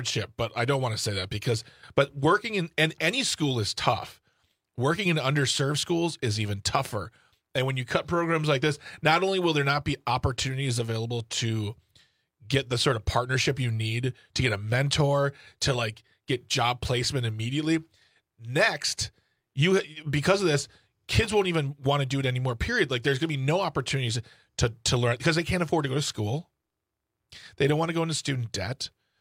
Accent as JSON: {"language": "English", "country": "United States", "said": "I mean, I'm an American white male. Who has it harder than me?"}